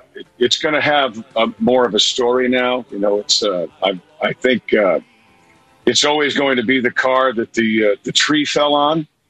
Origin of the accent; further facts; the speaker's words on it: Mount Kisco, New York, United States; I'm from New York. So I'm from Mount Kisco, New York, in Westchester County.